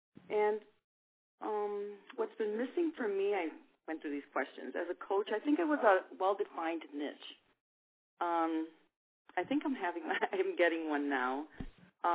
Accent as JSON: {"language": "English", "town": "Chicago", "region": "Illinois", "country": "United States", "said": "I'm from Chicago."}